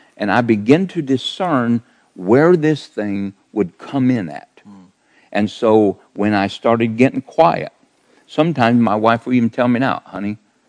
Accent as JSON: {"language": "English", "town": "Bellefontaine", "region": "Ohio", "country": "United States", "tie": "born or raised there", "also_born_or_lived": "Sidney", "said": "I'm not from West Virginia. I am born and raised in Ohio. I was born in Sydney, Ohio, raised around Bell Fountain and DeGraff area. And then I moved back to the Botkins area."}